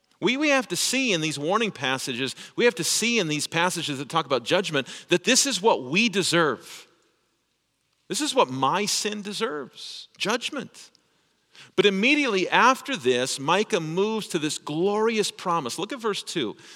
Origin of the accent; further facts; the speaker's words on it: Ripon, Yorkshire and the Humber, United Kingdom; I told someone on the other end that I was from Ripon.